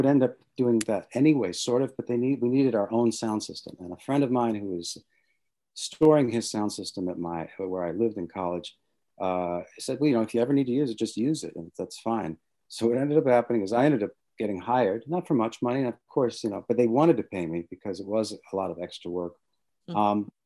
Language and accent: English; Washington, District of Columbia, United States; I think I grew up in Washington, D.C., in a very in an atheist family